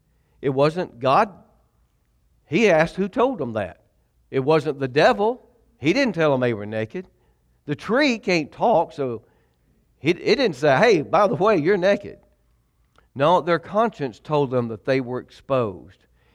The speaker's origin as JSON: {"language": "English", "town": "Anniston", "region": "Alabama", "country": "United States", "tie": "born or raised there", "said": "I was raised in the South, in Anniston, Alabama, in Calhoun County, and Calhoun County was a dry county"}